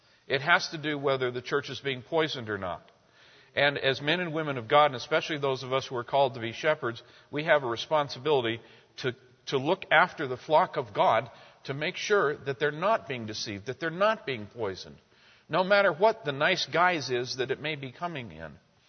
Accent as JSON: {"language": "English", "region": "California", "country": "United States", "said": "I'm from California, and it seems like every other person, including most of your neighbors, thought they were Jesus."}